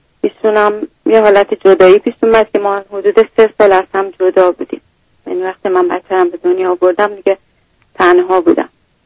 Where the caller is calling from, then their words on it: United States; الان از آمریکا هستم.